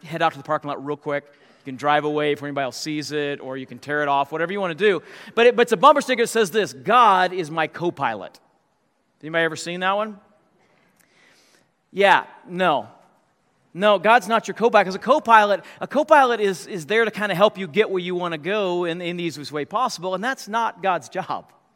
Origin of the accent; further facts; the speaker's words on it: United States; I love being an American, no question about it.